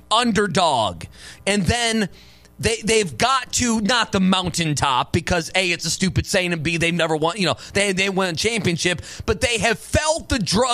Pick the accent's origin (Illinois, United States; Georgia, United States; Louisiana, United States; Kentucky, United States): Kentucky, United States; Louisville; I was like, yeah, I'm from Louisville.